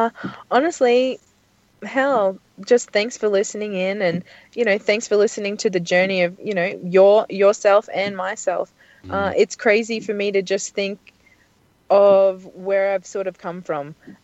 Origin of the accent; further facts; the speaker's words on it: Australia; I'm Australian.